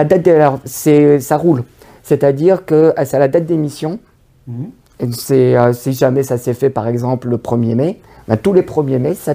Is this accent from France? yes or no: no; Toronto, Ontario, Canada; born there; also born or lived in Montreal; Je suis né à Toronto, j'ai vécu à Montréal.